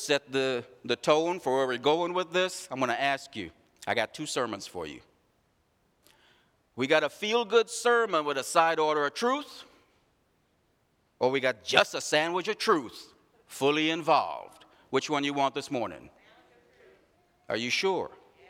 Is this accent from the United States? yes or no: no; Trinidad & Tobago; born there; That's not too far from where I was born in Trinidad.